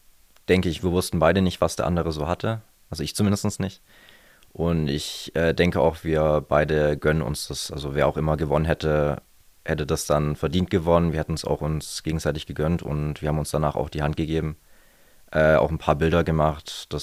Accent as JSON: {"language": "German", "region": "Baden-Württemberg", "country": "Germany", "said": "ich bin jetzt 24, ich komme aus Baden-Württemberg, ich bin Student der Informatik"}